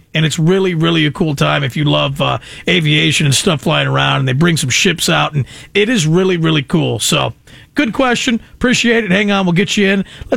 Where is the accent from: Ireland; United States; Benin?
United States; I'm an American, so I wouldn't have been in Canada.